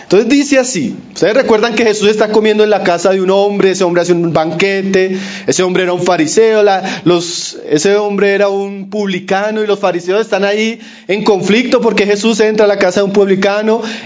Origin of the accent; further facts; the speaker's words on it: Colombia; Ahora, para nosotros como colombianos no es difícil de entender eso.